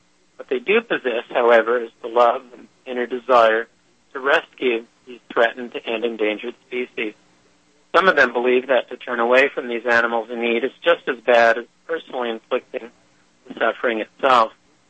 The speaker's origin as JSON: {"language": "English", "country": "Papua New Guinea", "tie": "born or raised there", "said": "I grew up in Papua New Guinea in a natural setting, and I have this connection to the land that many people don't."}